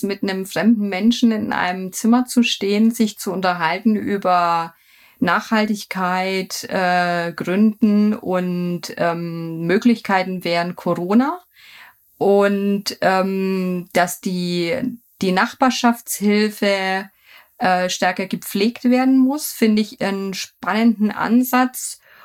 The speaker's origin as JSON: {"language": "German", "town": "Bayreuth", "region": "Bavaria", "country": "Germany", "tie": "born there", "said": "ich darf jetzt als gebürtige Bayreutherin und weiterhin, also Firma ist in Lichtenfels, einfach für Oberfranken sprechen"}